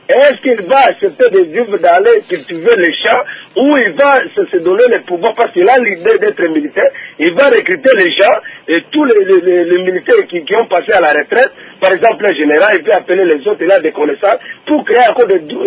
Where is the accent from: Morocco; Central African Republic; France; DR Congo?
DR Congo